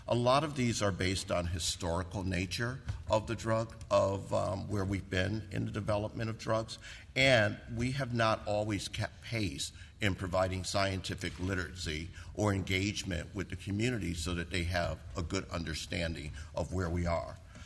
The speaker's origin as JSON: {"language": "English", "country": "United States", "said": "I come from the United States."}